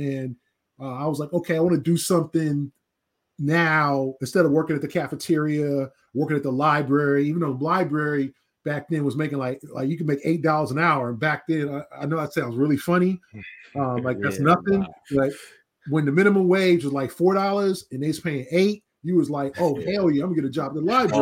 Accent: Los Angeles, California, United States; Yeah, I'm born and raised in Los Angeles. I grew up a Lakers fan. Yeah, I grew up like 5 minutes from the Forum.

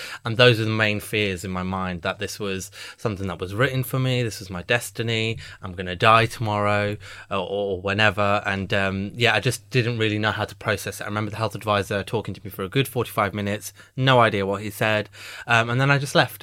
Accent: United Kingdom; So just going back, I'm actually British South Asian, so it's a mix of Pakistani and Indian, Kenyan, mixed heritage in there.

